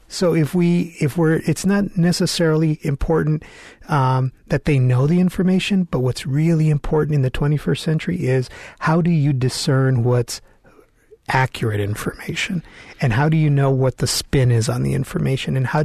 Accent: Tucson, Arizona, United States; first language es; English is a second language; I started my public education in Tucson as an English language learner. I spoke no English. I was only Spanish speaking.

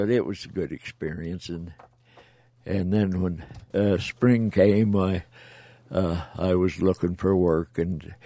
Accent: Wyoming, United States; I was born on the Muleshoe Ranch, and a dentist delivered me. There was no doctor available.

